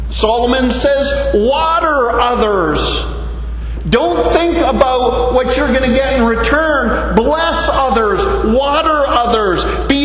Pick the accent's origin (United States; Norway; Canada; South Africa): Canada; I was born and raised in Canada, and that I come from Scottish heritage.